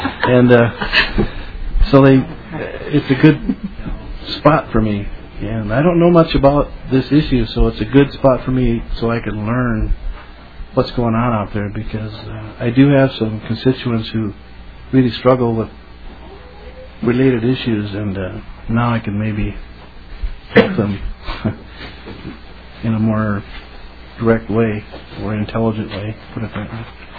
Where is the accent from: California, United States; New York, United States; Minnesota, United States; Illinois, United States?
Minnesota, United States; Eagan; I'm from Eagan, Minnesota. My background is I'm a retired teacher, coach, and a retired Marine.